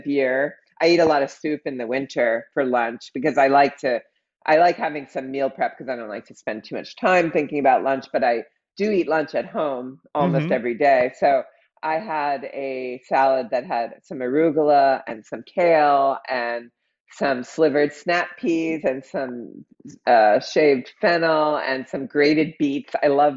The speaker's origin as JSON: {"language": "English", "region": "Pennsylvania", "country": "United States", "tie": "born or raised there", "said": "Outside of Philadelphia."}